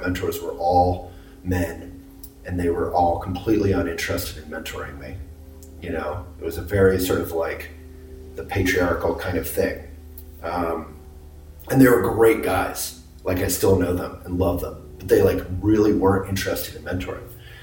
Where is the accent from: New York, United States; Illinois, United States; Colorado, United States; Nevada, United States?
Colorado, United States; Boulder; I grew up in the Buddhist community in Boulder, and I loved writing.